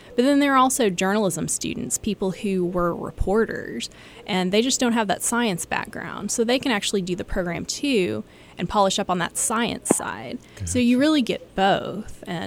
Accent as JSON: {"language": "English", "region": "Texas", "country": "United States", "said": "I went to Texas A&M. I'm from Texas."}